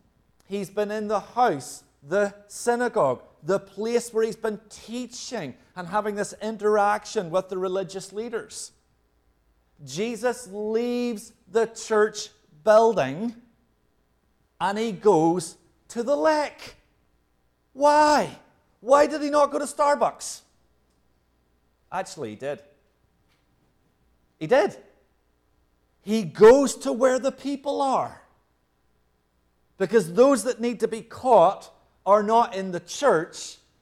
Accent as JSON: {"language": "English", "region": "Northern Ireland", "country": "United Kingdom", "tie": "born or raised there", "said": "Growing up in Northern Ireland, I was surrounded by farmers, but we didn't farm, right?"}